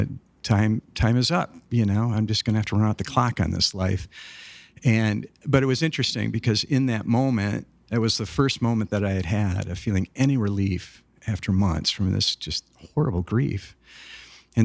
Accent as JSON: {"language": "English", "region": "Michigan", "country": "United States", "tie": "born or raised there", "also_born_or_lived": "Chicago / Portland / Atlanta / Nashville", "said": "And I grew up in Michigan. I'm a MSU Spartan, go green, and I have lived all over the country. I lived in Chicago, I lived in Portland, I lived in Atlanta, and then in Nashville."}